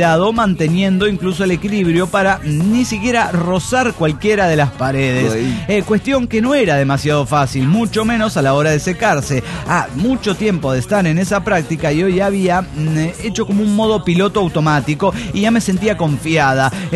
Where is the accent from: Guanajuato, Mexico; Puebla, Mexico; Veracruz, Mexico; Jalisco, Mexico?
Veracruz, Mexico; Sí, en México, o por lo menos en Veracruz, de donde yo soy